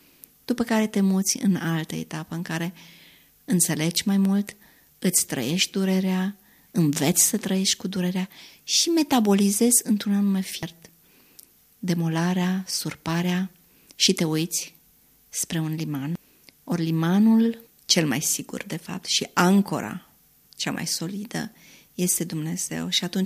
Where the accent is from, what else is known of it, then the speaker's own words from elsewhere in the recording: Romania; Și cred că noi ca români ne regăsim